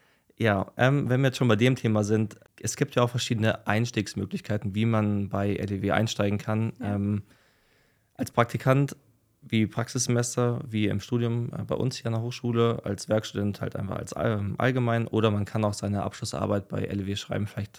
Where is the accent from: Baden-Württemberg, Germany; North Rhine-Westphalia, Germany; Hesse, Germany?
Hesse, Germany; Kassel; Ich komme ja ursprünglich auch aus Kassel, habe dann da auch Eishockey gespielt